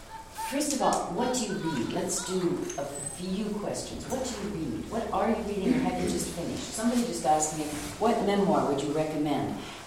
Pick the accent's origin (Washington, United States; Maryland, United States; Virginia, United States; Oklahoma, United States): Washington, United States; Seattle; now in Edmonton, Canada; I'm from Edmonton, Alberta. I grew up in Seattle, Washington.